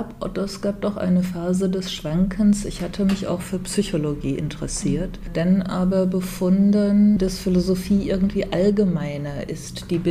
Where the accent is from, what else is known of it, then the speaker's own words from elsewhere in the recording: Alzenau, Bavaria, Germany; born there; Damals war ich fasziniert von den Debatten in meinem Geburtsort Alzenau. Das ist ein recht kleiner Ort